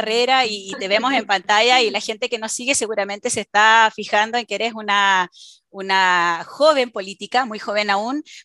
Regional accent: Chile; en nuestro país, en Chile, soy chilena

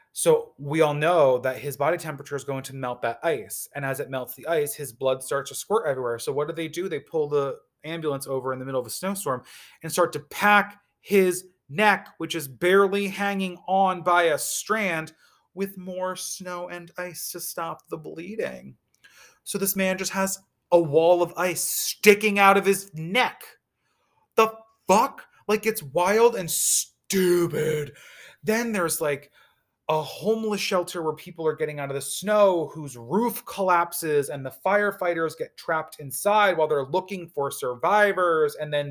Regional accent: Northeast, United States; Because like, I'm from the Northeast. I know what snow looks like.

